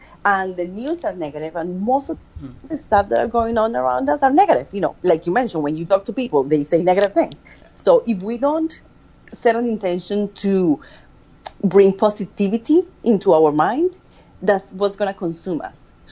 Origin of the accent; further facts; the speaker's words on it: Colombia; moved away as an adult; I'm from Colombia, right? I grew up in Colombia. I came here when I was 18.